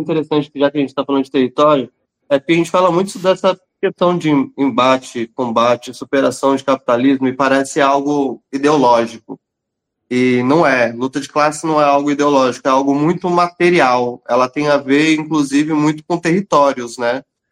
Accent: Southeast, Brazil; a gente é do Sudeste, principalmente.

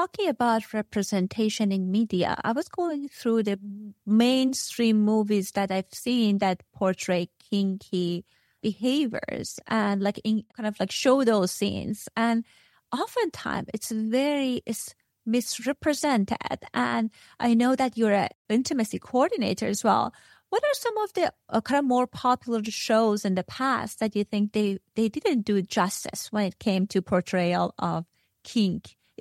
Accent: Iran; so I'm coming from a patriarchal society. I grew up in Iran.

